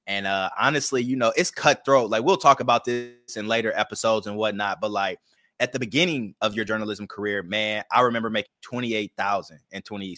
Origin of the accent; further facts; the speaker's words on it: St. Louis, Missouri, United States; Like, you know, like growing up in St. Louis, Missouri, you kind of know everybody you're going to go to high school with.